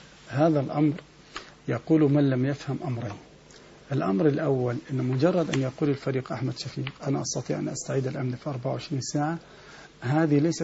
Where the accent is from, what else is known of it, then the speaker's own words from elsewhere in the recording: Egypt; يعني نحن كمصريين يجب أن نحترم أهل العلم